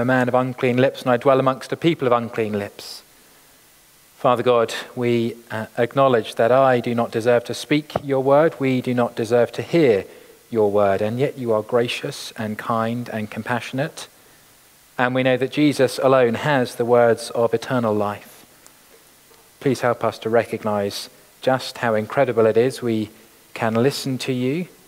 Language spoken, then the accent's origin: English; United Kingdom; I guess we talk about it because we're British.